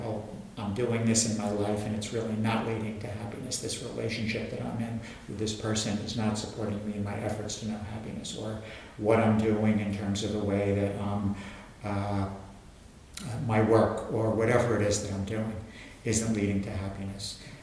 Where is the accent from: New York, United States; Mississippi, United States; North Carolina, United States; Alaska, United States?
New York, United States; now in Berlin, Germany; You know, I come from New York, as you know, and you know, classes are filled with students